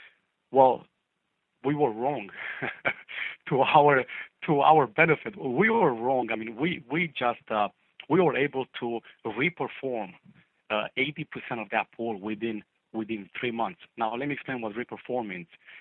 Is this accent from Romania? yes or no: yes; Romania; I grew up in Romania. It's an Eastern European country. And when I grew up there, it was a communist country, right? Just like North Korea is today. So I grew up in that system.